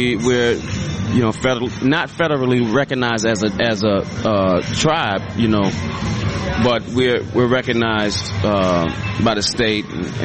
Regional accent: Washington, District of Columbia, United States; also born or lived in New York City; Born in New York City. Wow. Grew up in Washington, D.C. My parents are from Providence, Rhode Island.

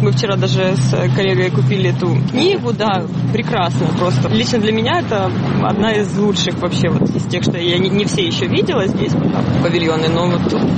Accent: Kyiv, Ukraine; Нет, я киевлянка.

